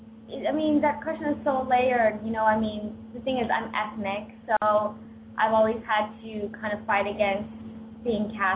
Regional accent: India; Yes, I'm sorry. You're right. I am Indian.

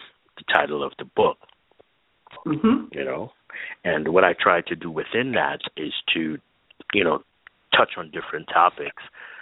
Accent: Brooklyn, New York, United States; I grew up in the Caribbean here in New York, Brooklyn kid, I should say

